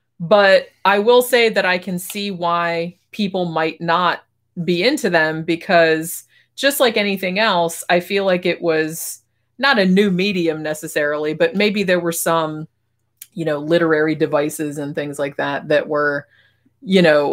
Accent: Daytona Beach, Florida, United States; because like, you know, I grew up in Daytona. All we had was like fucking country stations and like classic rock and shit.

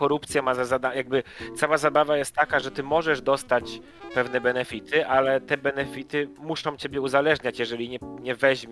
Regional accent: Szczecin, West Pomeranian Voivodeship, Poland; also born or lived in Wrocław; ja wychowałem się w Szczecinie, potem dorastałem we Wrocławiu, każda rzeka dla mnie to Odra.

